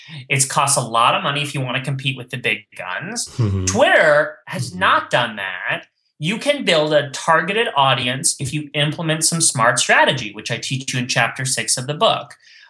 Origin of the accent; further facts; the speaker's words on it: Canada; now in United States; I'm Canadian. But I live in the U.S. now, and I split my time between East and West Coast.